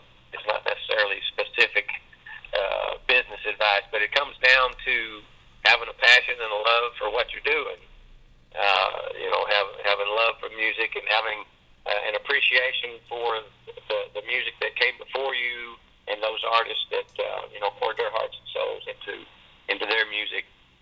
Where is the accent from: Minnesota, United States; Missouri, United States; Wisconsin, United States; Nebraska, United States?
Missouri, United States; I grew up in Southeast Missouri, but that's all a part of the Delta region over there, and it's a lot of cotton and soybeans, and it's farmland